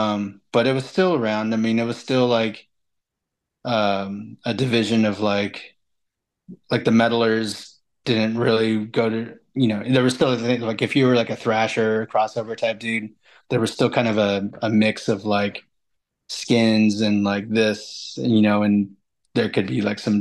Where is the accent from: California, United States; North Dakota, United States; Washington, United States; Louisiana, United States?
California, United States; Vista; we had a band that was from where I grew up in Vista called